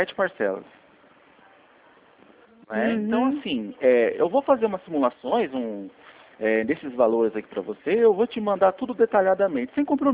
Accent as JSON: {"language": "Portuguese", "town": "Mairiporã", "region": "São Paulo", "country": "Brazil", "said": "E como eu sou também de Mariporã, amanhã eu tenho uma visita nessa região aí de Mariporã."}